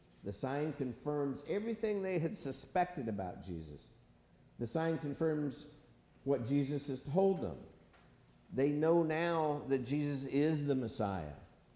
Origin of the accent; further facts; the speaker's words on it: Texas, United States; big as Dallas, as I would say, because I'm from Texas, in rust.